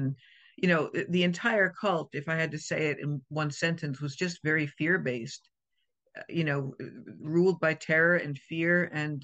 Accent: Connecticut, United States; also born or lived in Boston; now in New York, United States; No, I was born and raised in Boston, but when my mother joined the cult, we did move to Connecticut. I was born in Boston. I was raised more in Connecticut, and then I moved to New York in 1996.

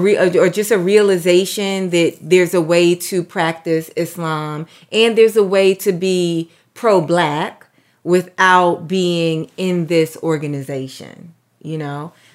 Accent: Harlem, New York, United States; also born or lived in Brooklyn; But yeah, I was born in Brooklyn and I grew up in Harlem. And I always feel like that's where my heart is, you know, always.

